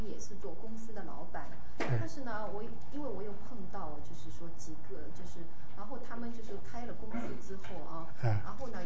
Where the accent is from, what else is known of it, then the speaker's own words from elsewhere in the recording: China; 因为我是就是从大陆过来啊，